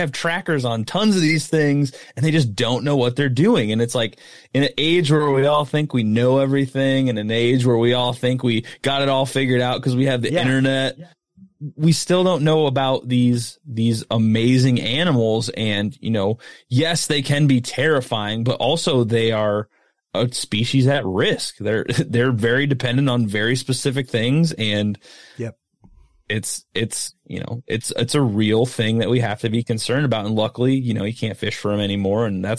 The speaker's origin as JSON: {"language": "English", "region": "Midwest", "country": "United States", "tie": "born or raised there", "said": "I grew up in the Midwest where we have, you know, we have deer, you know, that's what we have around here, raccoons, squirrels."}